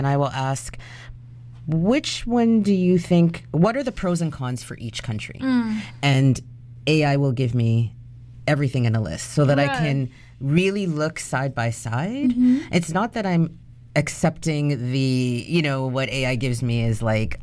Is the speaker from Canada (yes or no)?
yes; Canada; where I'm coming from as a Canadian citizen, which would be a good country to do my villa.